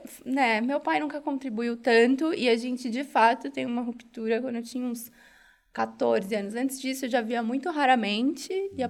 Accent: São Paulo, Brazil; Sou de São Paulo, capital. Nasci ali na Zona Oeste, Vila Leopoldina, só perto do Ceasa.

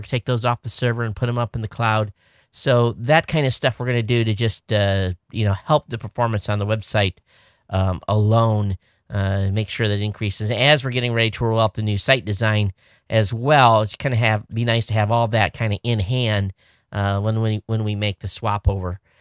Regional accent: Quincy, Michigan, United States; I mean, I grew up in Southern Michigan. For those of you watching, I lived at the bottom of the state, stone's throw from the Indiana state line in a small town called Quincy.

